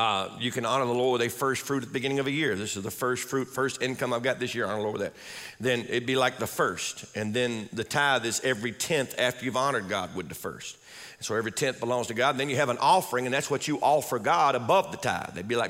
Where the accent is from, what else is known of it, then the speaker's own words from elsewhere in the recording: Louisiana, United States; We're from Louisiana. We say, look at him.